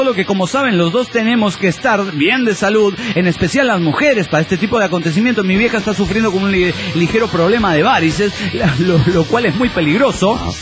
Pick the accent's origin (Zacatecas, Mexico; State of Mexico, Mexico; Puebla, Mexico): Zacatecas, Mexico; de Zacatecas.